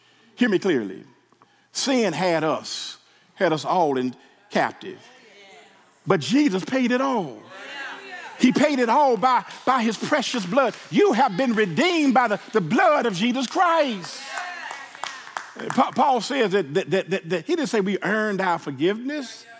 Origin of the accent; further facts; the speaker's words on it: Memphis, Tennessee, United States; I remember when I was young, y'all, growing up in Memphis, Tennessee, we used to have these glass Coke bottles.